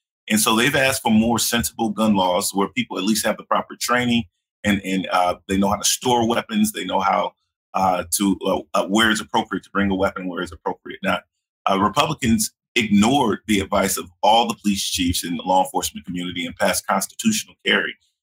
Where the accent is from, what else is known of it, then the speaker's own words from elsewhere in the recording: Texas, United States; He's in fact been criminally indicted for the past 5 years in my hometown in Collin County for securities fraud charges.